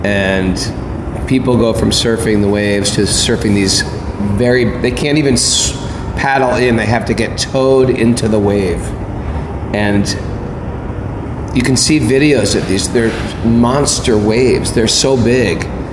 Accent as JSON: {"language": "English", "country": "Germany", "said": "I mean, we're from Germany and, you know, all over Europe and America."}